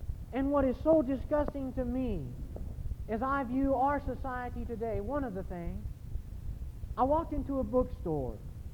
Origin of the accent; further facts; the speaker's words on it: Idaho, United States; on top of a mountain by Sun Valley in my home state of Idaho